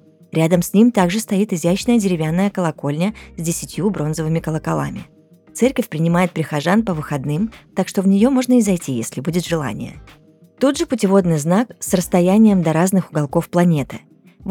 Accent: Far East, Russia; also born or lived in Krasnodar; я сама с Дальнего Востока и жила очень много лет в Краснодаре непосредственно.

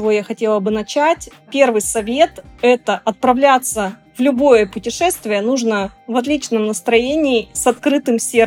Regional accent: Barnaul, Altai Krai, Russia; Но я, как коренная жительница Барнаула, хочу сказать, что мы абсолютно себя проклятыми не считаем.

